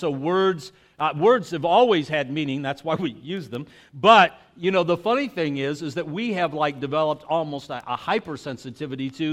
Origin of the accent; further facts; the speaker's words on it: El Paso, Texas, United States; I grew up on the Mexican border, and the town I grew up in is now today, I would say, somewhere between 80 and 90% Hispanic.